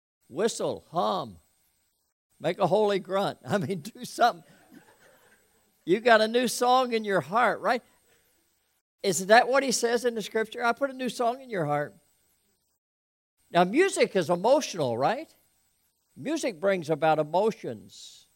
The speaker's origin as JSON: {"language": "English", "town": "Elkton", "region": "Maryland", "country": "United States", "tie": "born or raised there", "said": "I grew up in Elkton, Maryland. Elkton's right off 95. It's between Baltimore and Philly."}